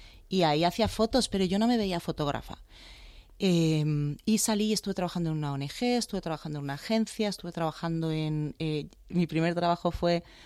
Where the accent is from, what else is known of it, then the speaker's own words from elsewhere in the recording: Madrid, Community of Madrid, Spain; born there; Nací en Madrid, sí.